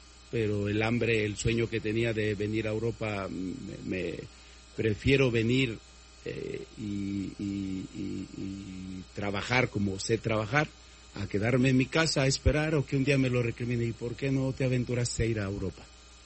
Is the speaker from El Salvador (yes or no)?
no; Mexico; Mexicano, tengo ahí medio cara de alemán, pero no, soy mexicano netamente